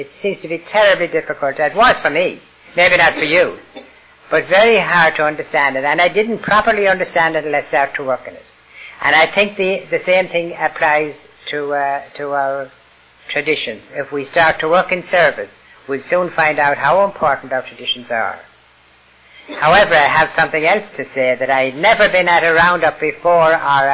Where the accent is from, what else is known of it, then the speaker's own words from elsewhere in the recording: Ireland; moved away; I'm a foreigner. And I was born in Ireland